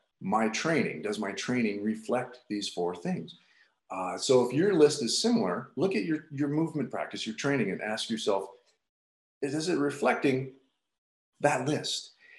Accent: Hawaii, United States; I'm from Hawaii, but I at the time lived in Sacramento.

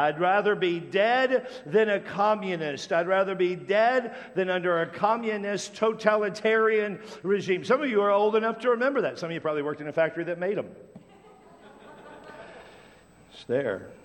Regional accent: Tacoma, Washington, United States; when I was a kid growing up in Tacoma, Washington, I was kind of at the height of the Cold War.

